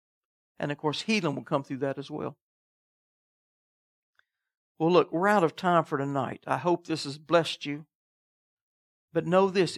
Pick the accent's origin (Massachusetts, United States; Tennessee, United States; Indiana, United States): Tennessee, United States; I just returned from my hometown in Tennessee that has been overrun with much drug operation.